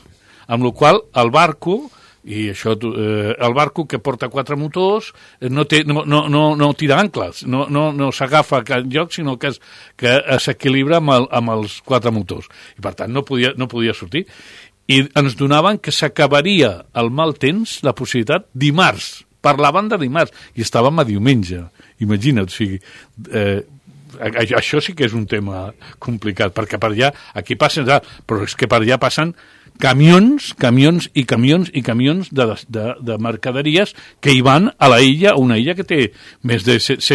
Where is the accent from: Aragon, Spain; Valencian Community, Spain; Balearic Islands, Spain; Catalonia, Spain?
Aragon, Spain; Teruel; jo que sóc de Terol, pues a Terol fa fred.